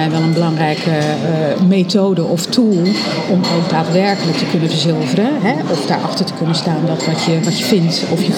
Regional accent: Rotterdam, South Holland, Netherlands; also born or lived in Suriname; Geboren in Suriname, getogen in Rotterdam.

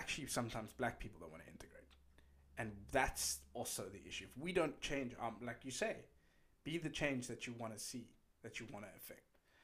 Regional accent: South Africa; people back home, my home country, South Africa.

